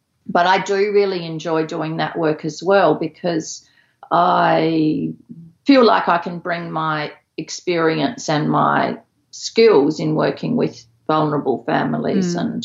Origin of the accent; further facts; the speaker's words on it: Australia; I was born in Australia, I've grown up in Australia